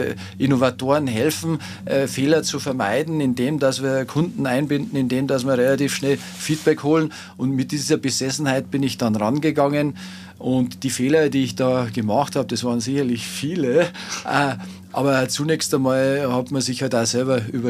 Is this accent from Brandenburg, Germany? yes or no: no; Bavaria, Germany; now in Innsbruck, Austria; Wie man hört, komme ich eigentlich ursprünglich aus Bayern